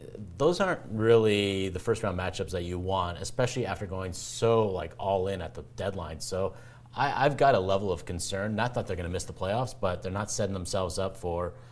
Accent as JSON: {"language": "English", "country": "Canada", "said": "And as a Canadian, that might sound like, oh my God, how could you pick a movie where you're highlighting the 1980 U.S. team"}